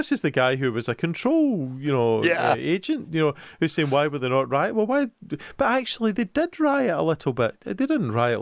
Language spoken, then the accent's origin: English; Scotland, United Kingdom; I'm a Scottish left-wing family boy